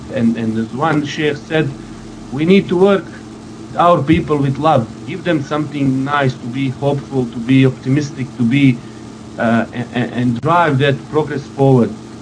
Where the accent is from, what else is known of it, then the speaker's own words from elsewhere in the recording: Bosnia & Herzegovina; English is a second language; I come from Bosnia anyway, so, and we have similar saying